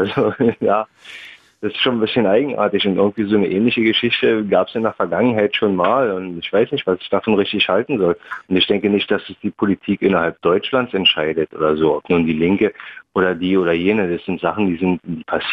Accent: Crimea, Ukraine; wenn ich da lebe und es ist meine Heimat halt, wo ich groß geworden bin

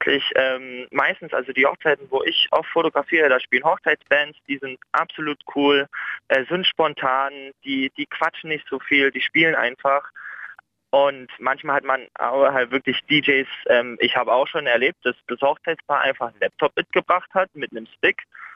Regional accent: Saxony, Germany; Ich komme aus der Nähe von Bautzen und bin Sorbe

